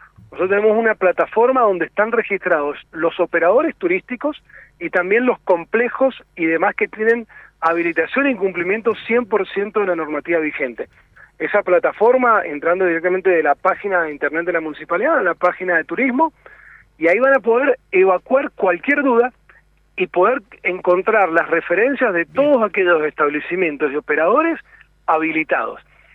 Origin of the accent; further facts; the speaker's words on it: Mendoza, Argentina; no construimos una imagen como mendocinos auspiciosa a nuestra propia tierra.